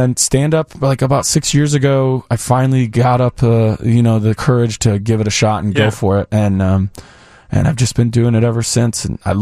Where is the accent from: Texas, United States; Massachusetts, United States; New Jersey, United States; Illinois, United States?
Illinois, United States; Rochelle; Just living in Northern Illinois, born and raised in Rochelle, listening to GN my entire life.